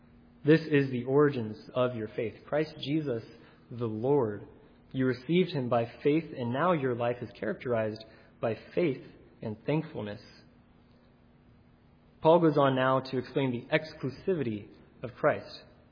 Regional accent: California, United States; I grew up in California, and my home church used to be rather large, probably around 1,000 attenders on any given Sunday.

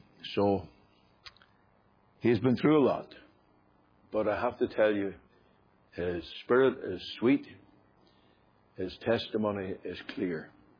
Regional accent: Northern Ireland, United Kingdom; Now, you'll know that I'm from Northern Ireland.

